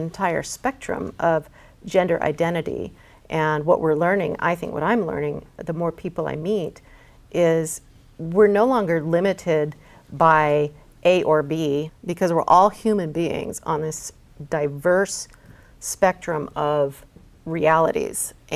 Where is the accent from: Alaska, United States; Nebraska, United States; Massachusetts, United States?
Alaska, United States; You know, I grew up here in Alaska, and I went hunting with my dad and fishing